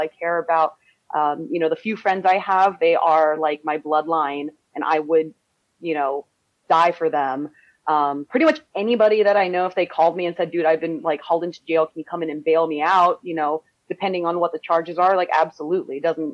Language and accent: English; California, United States; back in the day, I mean, growing up in California, you've got, you know, the beautiful beaches of California.